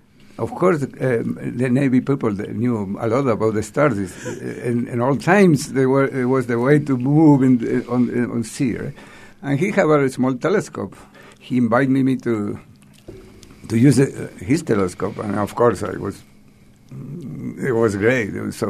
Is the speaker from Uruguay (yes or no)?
yes; Uruguay; born there; English is a second language; I was born in Uruguay in South America.